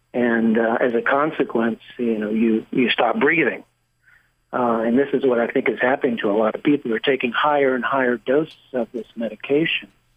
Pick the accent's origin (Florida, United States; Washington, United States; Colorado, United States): Florida, United States; Well, I'm from Florida.